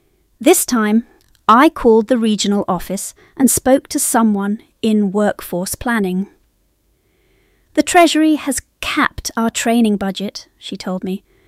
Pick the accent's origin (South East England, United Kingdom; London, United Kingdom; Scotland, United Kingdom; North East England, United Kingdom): South East England, United Kingdom; Newport; I grew up in Newport watching the ferries carry people back and forth to the mainland, but I always knew this island was where I belonged.